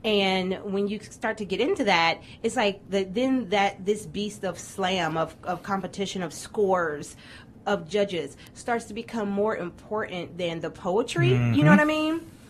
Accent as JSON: {"language": "English", "region": "Kentucky", "country": "United States", "tie": "born or raised there", "also_born_or_lived": "Cincinnati", "said": "being someone who was raised in the greater Cincinnati area, I was raised in Northern Kentucky, but spent so much of my childhood in Cincinnati"}